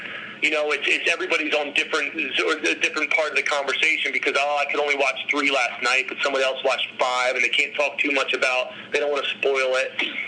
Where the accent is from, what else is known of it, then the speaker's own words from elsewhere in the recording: Pennsylvania, United States; I grew up outside of Philadelphia. I, you know, was surrounded by history.